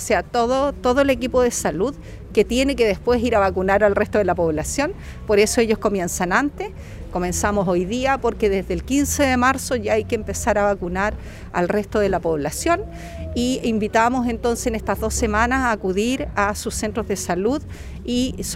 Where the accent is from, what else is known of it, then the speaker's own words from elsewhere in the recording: Chile; nos permita como chilenos estar bien protegidos para enfrentar este invierno.